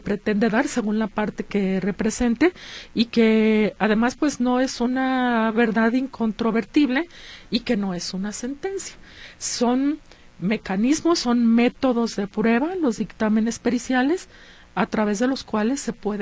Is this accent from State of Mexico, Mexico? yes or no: no; Jalisco, Mexico; ¿Qué deberíamos estar exigiendo como mexicanos, como jaliscienses?